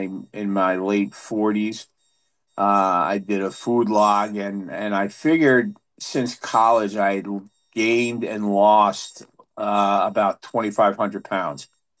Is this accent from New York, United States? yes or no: yes; New York City, New York, United States; being a chubby kid, as a growing up in the Bronx.